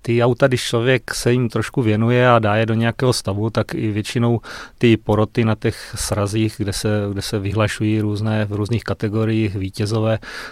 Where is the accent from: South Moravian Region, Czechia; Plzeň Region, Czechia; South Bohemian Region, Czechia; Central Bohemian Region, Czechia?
South Moravian Region, Czechia; Mutěnice; No a protože jsme z Mutěnic, jsme z oblasti hezkých ženských dobrého vína, krásných vinohradů